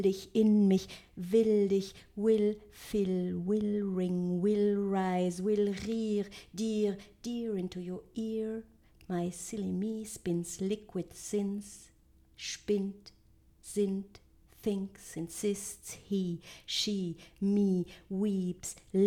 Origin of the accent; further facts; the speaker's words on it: Southwest Germany, Germany; Zumal, also da, wo ich aufgewachsen bin, ist also Südwestdeutschland, das ist nicht meine Heimat.